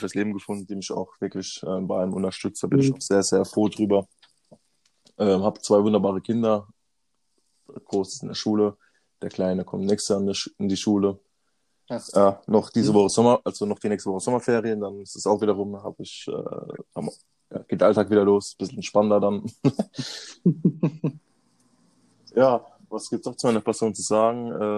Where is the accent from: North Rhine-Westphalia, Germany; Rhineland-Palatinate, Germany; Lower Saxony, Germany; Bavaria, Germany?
Rhineland-Palatinate, Germany; Schifferstadt; accent: Kurpfalz dialect; ich bin Kurpfälzer, komme aus Schifferstadt. Das ist der Nähe von Ludwigshafen. Die muss nicht kennen. Mannheim. Kennt ja eigentlich jeder. Ist so das Eck, nennt sich Kurpfalz. Und so ist auch mein Dialekt, wie man auch hört.